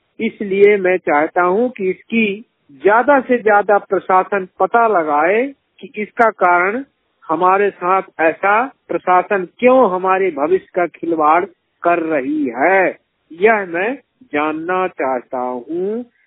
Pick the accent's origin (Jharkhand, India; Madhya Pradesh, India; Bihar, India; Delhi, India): Madhya Pradesh, India; Koylari; ग्राम कोयलारी, post Baraula, तहसील बांधवगढ़, जिला उमरिया का निवासी हूँ।